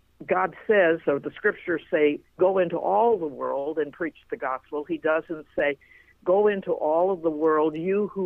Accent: Portland, Oregon, United States; born there; Well, I was born in Portland, Oregon.

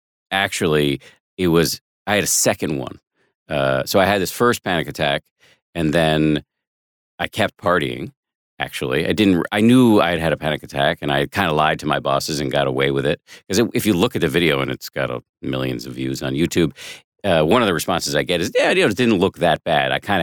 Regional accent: Boston, Massachusetts, United States; I went to school in Maine, but I'm from Boston, not far away.

